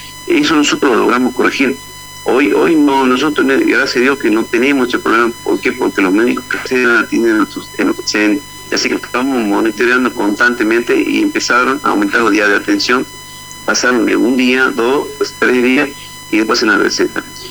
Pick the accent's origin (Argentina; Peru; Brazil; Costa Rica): Argentina; Salta; Sí, pertenecemos a la de Salta, estamos ubicados en la frontera con Bolivia, somos una localidad de 17.000 habitantes.